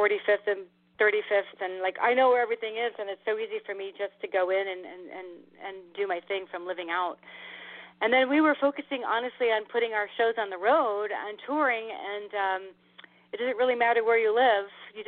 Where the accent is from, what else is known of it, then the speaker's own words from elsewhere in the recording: Midwest, United States; No, actually, I grew up in the Midwest. Moved back to the Midwest, and then I've traveled for the last 20 something years.